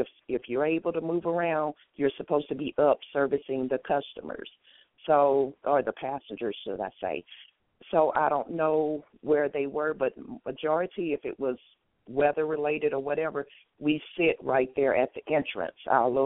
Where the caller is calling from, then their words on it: Alabama, United States; I'm calling from Alabama.